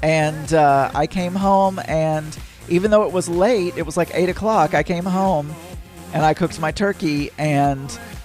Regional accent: Arkansas, United States; I grew up in South Arkansas, and South Arkansas is more New Orleans, more Louisiana-type weather.

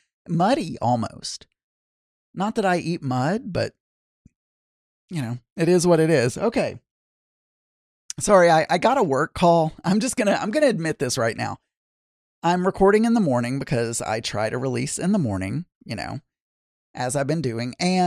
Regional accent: the South, United States; growing up in the South, there was a very specific formula to a meal.

